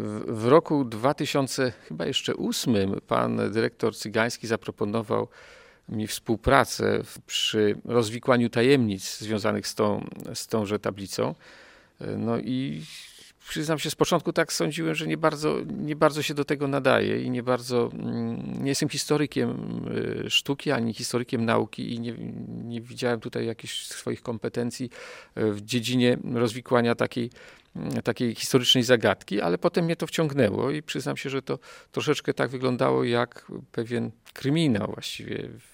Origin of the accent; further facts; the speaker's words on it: Toruń, Kuyavian-Pomeranian Voivodeship, Poland; now in Olsztyn, Poland; bowiem ja nie byłem wówczas mieszkańcem Olsztyna, ja pochodzę z Torunia.